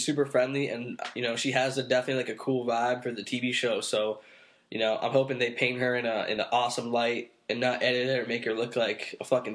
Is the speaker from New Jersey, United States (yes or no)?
yes; New Jersey, United States; He's a New York dude. We're from New Jersey.